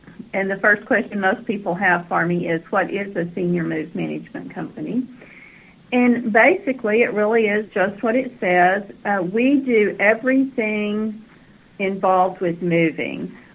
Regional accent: Texas, United States; Well, I'm originally from East Texas. I grew up in small towns in East Texas

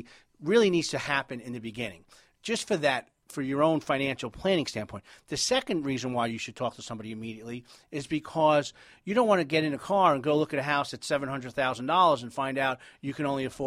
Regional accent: New York City, New York, United States; I'm originally from New York City, and I lived in New York City, Manhattan, and Brooklyn for 25 years

